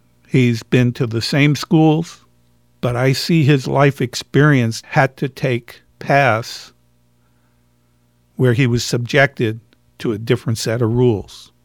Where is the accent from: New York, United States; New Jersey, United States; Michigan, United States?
New York, United States; Bronx; I grew up in the Bronx. I was on the playground. And we played stickball in the streets.